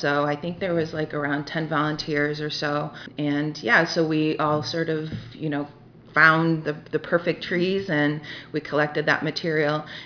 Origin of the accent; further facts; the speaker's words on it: Cleveland, Ohio, United States; I'm from Cleveland, Ohio